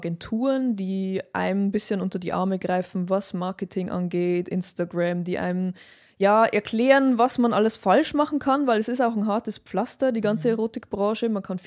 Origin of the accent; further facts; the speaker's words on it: Bavaria, Germany; komme aus Bayern, was man ja wahrscheinlich hört. Bin in der konservativen Oberpfalz aufgewachsen und bin da ein bisschen ein bunter Vogel